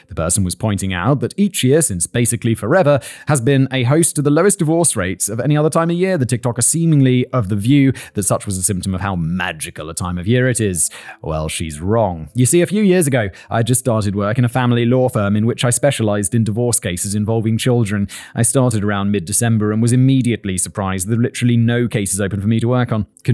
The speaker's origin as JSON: {"language": "English", "country": "United Kingdom", "said": "As both a Brit and lawyer"}